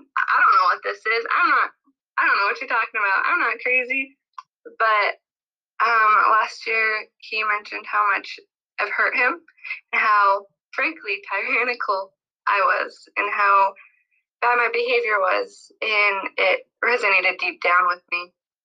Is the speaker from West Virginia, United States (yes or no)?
no; Utah, United States; now in California, United States; I'm from Utah. I live in California.